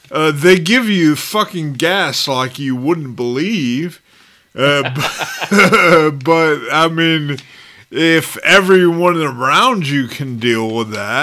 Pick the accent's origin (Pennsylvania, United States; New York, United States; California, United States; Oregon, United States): California, United States; Los Angeles; because I grew up in Los Angeles, and we would ride skateboards down the hills